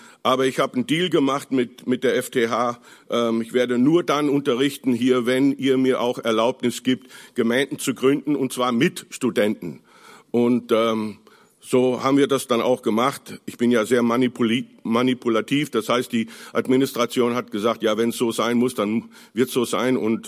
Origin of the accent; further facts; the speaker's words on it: Toronto, Ontario, Canada; now in Germany; 3 der Töchter wohnen in Kanada, wir kommen nämlich auch aus Toronto